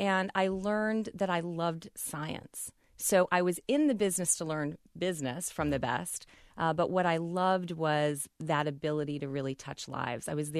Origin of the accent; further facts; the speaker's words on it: Rochester, New York, United States; I've always loved companies, even from when I was a little girl growing up in Rochester.